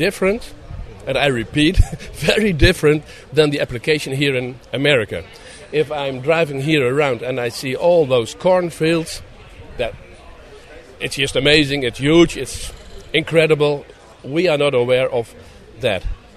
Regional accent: Netherlands; English is a second language; I visited German dealers. I visited Dutch dealers. I'm from Holland.

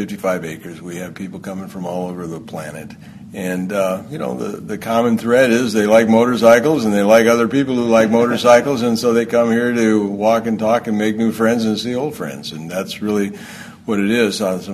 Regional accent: South Dakota, United States; born there; also born or lived in San Francisco, California; I'd been living out in San Francisco. I was born in South Dakota. I lived in San Francisco, came back, went to law school

